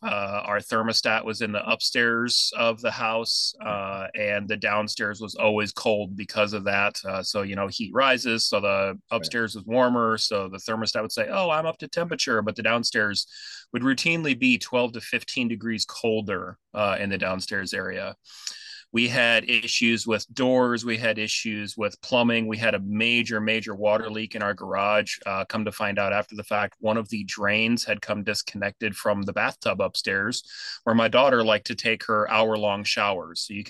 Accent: Iowa, United States; now in Arkansas, United States; So a few years ago, I lived up in Iowa. I'm originally from Iowa before moving to Arkansas.

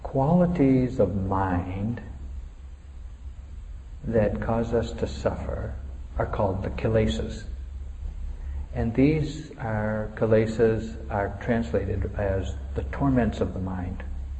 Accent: New England, United States; You know, I grew up in New England, and in New England there's a strong cultural tradition of being self-reliant, independent

